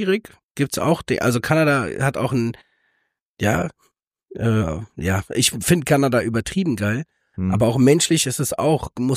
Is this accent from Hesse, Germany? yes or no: yes; Frankfurt, Hesse, Germany; das kann ich als Frankfurter sagen, wir haben ja auch nicht die schönsten Ecken immer